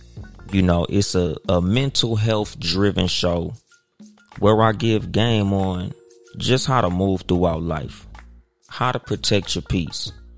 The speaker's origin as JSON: {"language": "English", "town": "Compton", "region": "California", "country": "United States", "accent": "West Coast", "said": "the perspectives is from me, myself … from Compton, California. So, of course, by my accent, by the beat that you hear playing in the background, it's going to be some West Coast shit."}